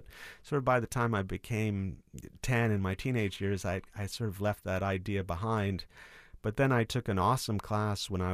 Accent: New York City, New York, United States; Originally, I'm from New York City.

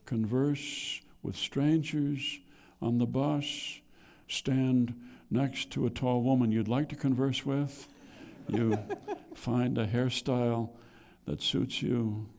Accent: Midwest, United States; I'm from the Midwest, you have to understand. We're full of self-doubt, you know, and when you grow up in a small town

